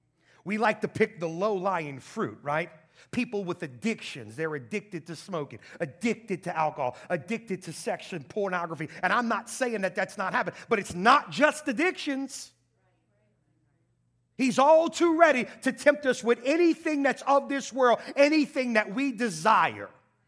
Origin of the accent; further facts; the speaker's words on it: the South, United States; I grew up in the South. I like iced tea.